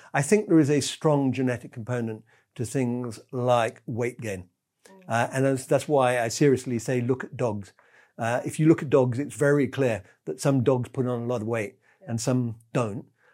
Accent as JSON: {"language": "English", "region": "England", "country": "United Kingdom", "said": "because I'm English, obviously."}